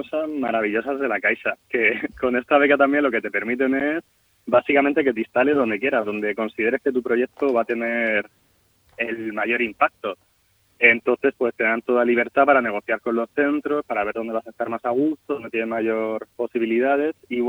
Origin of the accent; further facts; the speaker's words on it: Murcia, Region of Murcia, Spain; yo soy de Murcia y estudié en Murcia química. Hice allí la licenciatura de química.